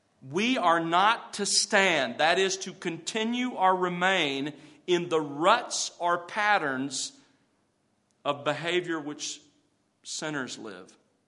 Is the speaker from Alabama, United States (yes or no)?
yes; Alabama, United States; When I was growing up in South Alabama, where I grew up there on the Gulf of Mexico, our family owned an old World War II Jeep.